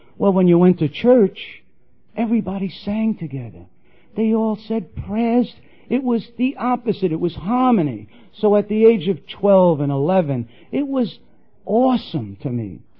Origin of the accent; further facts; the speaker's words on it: New York City, New York, United States; You know, born and raised, Bronx, New York City